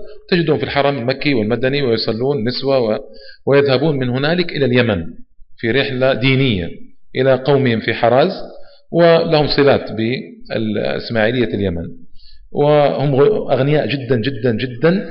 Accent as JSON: {"language": "Arabic", "country": "Saudi Arabia", "said": "عندنا في نجران"}